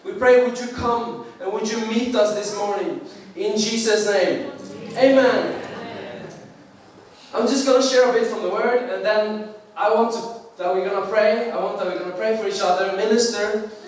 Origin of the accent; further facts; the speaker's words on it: Norway; I am 23 years old. I'm from Norway.